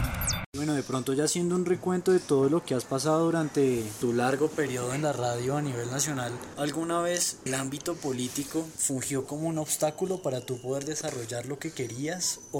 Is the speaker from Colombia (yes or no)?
yes; Colombia; a nosotros como colombianos importarnos